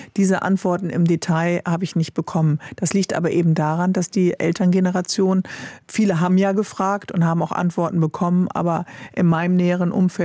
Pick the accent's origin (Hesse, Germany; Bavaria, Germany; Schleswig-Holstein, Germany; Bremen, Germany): Bremen, Germany; Ich komme aus Bremen, einer sehr politisch sehr engagierten Stadt.